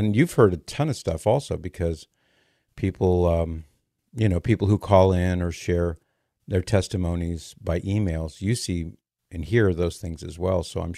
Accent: California, United States; I was rooting for the Rams, my home team, my hometown team. I'm from Southern California, so I couldn't help but root for the Rams.

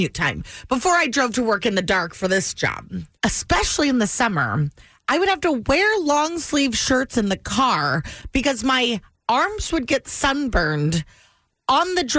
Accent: Sacramento, California, United States; I have always felt like an outsider in my own city. Mm-hmm. Born and raised in Sacramento. Proud of my city.

